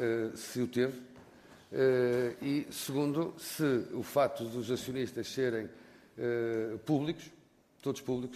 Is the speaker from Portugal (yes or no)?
yes; Norte, Portugal; foi que vi que era nortenha, somos nortenhos